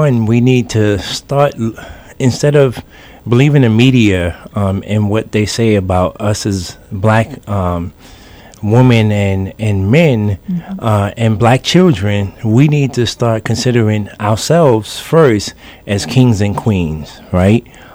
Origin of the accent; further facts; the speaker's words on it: Brooklyn, New York, United States; For me personally, I grew up here in Brooklyn in a Bushwick community